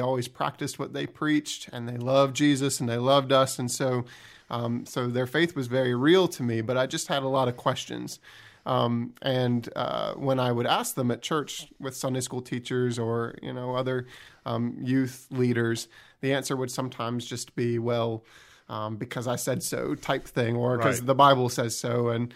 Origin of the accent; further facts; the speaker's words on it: New Jersey, United States; I had dated the daughter of the Methodist pastor in one of the churches in my hometown in New Jersey.